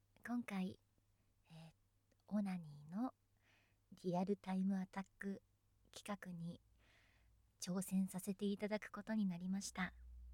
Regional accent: Kanagawa, Japan; 出身地は神奈川県です。はい、海がね近くてですね、いいところに住んでおります。

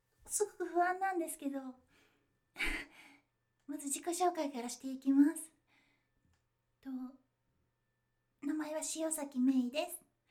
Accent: Kyushu, Japan; 出身地は九州です。九州はとにかく食べ物がたくさんあって、もう外食するに困らない場所ですね。

